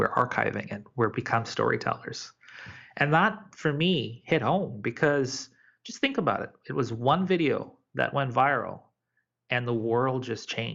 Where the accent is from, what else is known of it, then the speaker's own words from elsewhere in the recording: Tanzania; born there; I was born in Tanzania. My father was born in Zanzibar.